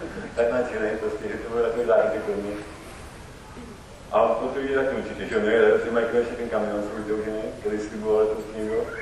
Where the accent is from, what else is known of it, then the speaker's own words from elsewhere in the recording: Hradec Králové, Hradec Králové Region, Czechia; Jsem od Hradce Králové.